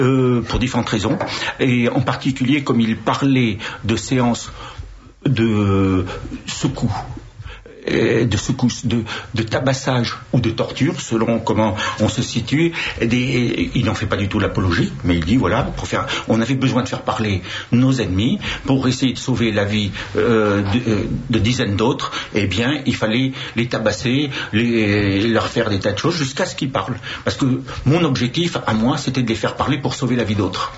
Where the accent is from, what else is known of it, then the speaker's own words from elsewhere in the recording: Brittany, France; en tant que breton